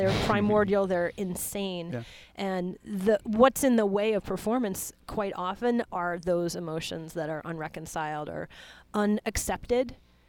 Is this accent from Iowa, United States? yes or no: no; Santa Fe, New Mexico, United States; So I grew up in Santa Fe, New Mexico, and I discovered yoga around 11 years old.